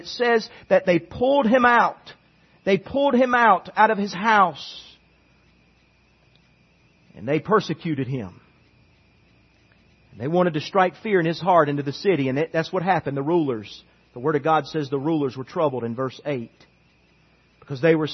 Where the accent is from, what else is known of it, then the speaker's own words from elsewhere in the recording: United States; I'm a 100% as American for peaceful protest